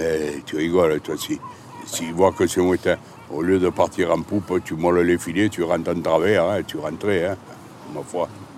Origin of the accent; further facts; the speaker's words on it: Marseille, Provence-Alpes-Côte d'Azur, France; born there; 43 ans. Je suis né à Marseille, au quartier de Saint-Jean qui a été démoli par les Allemands.